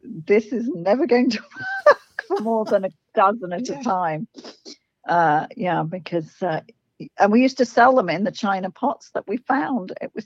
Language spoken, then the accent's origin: English; London, United Kingdom; also born or lived in Suffolk; And I was born in Wimbledon and grew up in London and in Suffolk in East Anglia.